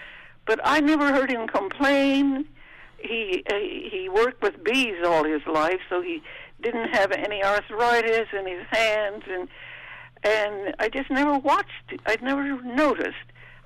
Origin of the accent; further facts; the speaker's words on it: Iowa, United States; I am ever so grateful that I grew up in Iowa on that Iowa farm during the Depression years.